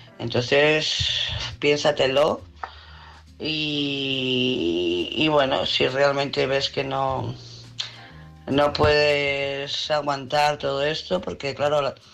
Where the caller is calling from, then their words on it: Barcelona, Catalonia, Spain; de Barcelona.